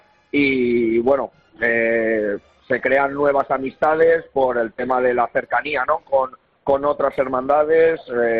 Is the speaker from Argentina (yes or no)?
no; Valencian Community, Spain; somos los valencianos, como todos sabéis, somos gente muy generosa